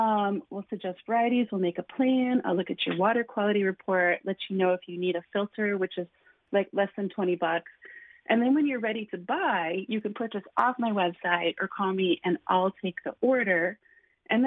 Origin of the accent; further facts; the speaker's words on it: Wisconsin, United States; You know, I grew up in Wisconsin, and we grew, you know, a big garden, and then we canned, and we froze, and everything. I don't do that in Florida.